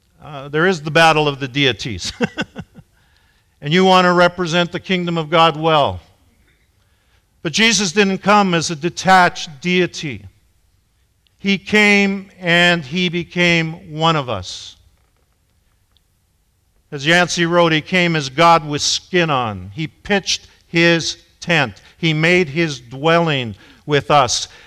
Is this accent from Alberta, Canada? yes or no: yes; Alberta, Canada; biblical values in other strong areas that I grew up with in Alberta.